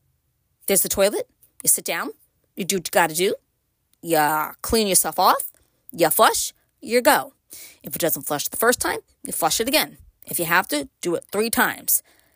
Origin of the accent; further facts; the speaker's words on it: Brooklyn, New York, United States; I have a book about growing up in Brooklyn and moving to upstate.